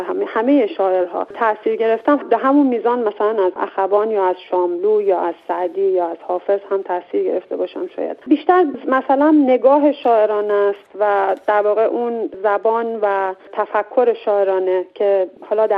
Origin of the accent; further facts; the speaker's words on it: Iran; من متولد دهه 60 هستم و در جامعه بزرگ شدم، در کشوری بزرگ شدم که در اونجا جنگ 8 سال با جنگ درگیر بوده